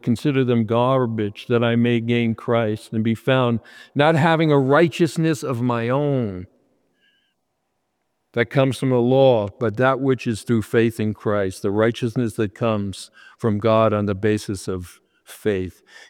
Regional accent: New York, United States; I'm from New York and you don't want to be there amongst a million people

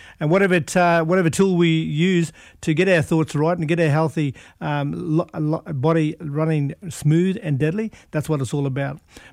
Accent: Australia; we are one, we are Australian, and we've got to just get it together

